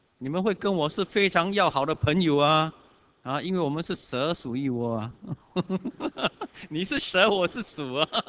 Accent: Singapore; 但是对我们新加坡人来说，当人家说你吃蛇，那是表示什么？

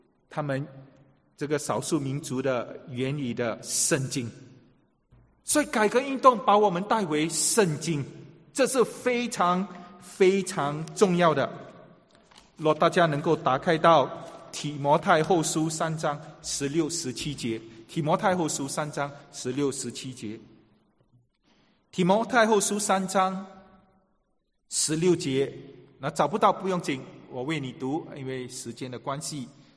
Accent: China; 我们中国人更不看不懂这个拉丁文啊

